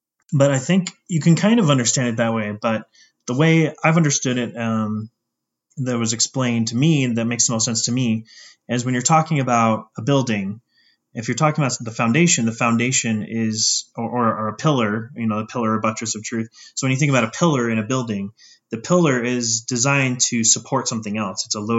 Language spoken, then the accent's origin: English; Utah, United States; And maybe it's just because we grew up in Utah.